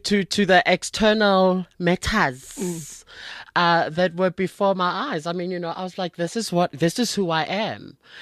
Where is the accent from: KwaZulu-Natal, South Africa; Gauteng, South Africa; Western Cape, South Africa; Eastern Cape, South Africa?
Gauteng, South Africa; Soweto; I'm a Sowetan.